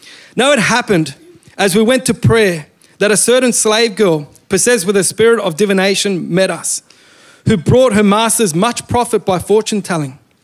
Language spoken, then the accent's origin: English; Brisbane, Queensland, Australia; Yeah, that's where I'm from. So born and bred in Brisbane. My father was Roberto from Chile. My mum is from Spain.